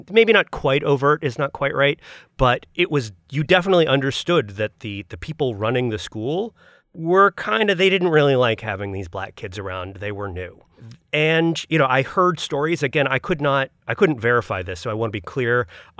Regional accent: Ohio, United States; born there; my parents were both Yankees, right? Pennsylvania and Minnesota. And like I was born in Ohio. And so moving there

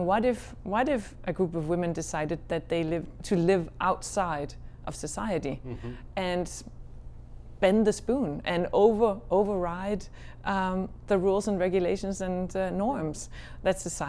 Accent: Denmark; because I grew up in Denmark

